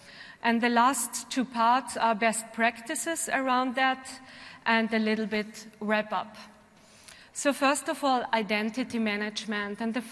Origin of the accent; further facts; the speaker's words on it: Austria; English is a second language; And as you can hear from my accent, I'm coming from Austria, so I'm not German, I'm Austrian.